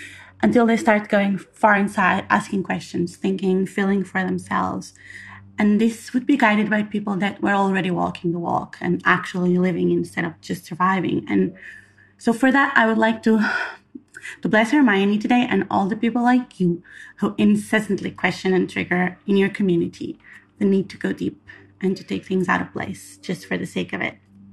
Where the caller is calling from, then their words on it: Dublin, Leinster, Ireland; from Dublin's chapter, and I just finished binge listening to all episodes